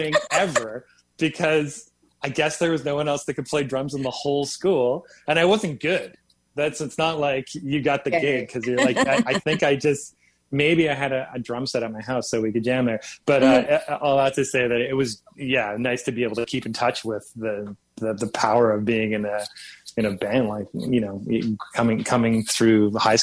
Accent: Pointe-Claire, Quebec, Canada; So then Jimmy, we grew up in Pointe Claire.

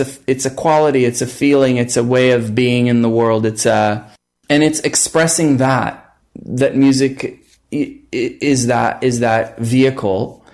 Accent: Israel; English is a second language; Myself, growing up in Israel

